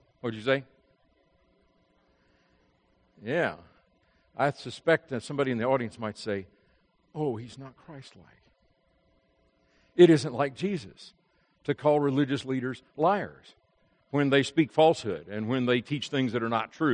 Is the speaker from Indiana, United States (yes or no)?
yes; Indianapolis, Indiana, United States; The city, I grew up in Indianapolis, and the paper there, very conservative newspaper